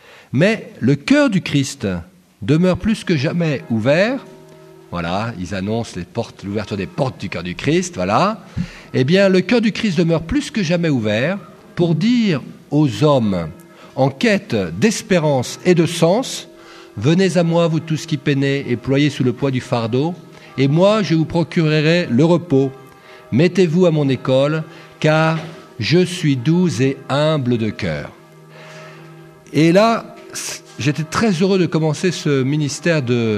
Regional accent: France; je suis, comme la plupart d'entre vous, je suis français pour la plupart

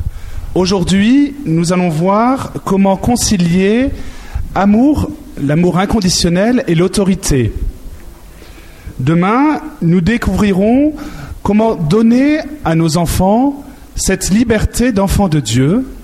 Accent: Lille, Hauts-de-France, France; Si nous avons une étiquette bleue, c'est que nous venons du nord de la France, donc de Lille.

